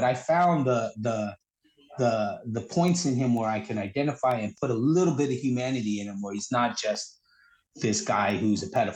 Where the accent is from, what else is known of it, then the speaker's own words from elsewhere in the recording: Philippines; Man, we're Filipino, man. We have a get together. We need to have some music playing. I grew up, I had all these uncles come over that played guitar, piano, bongos, everything.